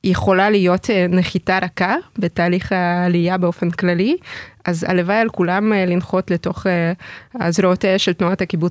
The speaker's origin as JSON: {"language": "Hebrew", "country": "Ukraine", "tie": "born or raised there", "lives_now": "Israel", "said": "אני גדלתי באוקראינה, אני התחנכתי שם במוסדות חינוך יהודיים"}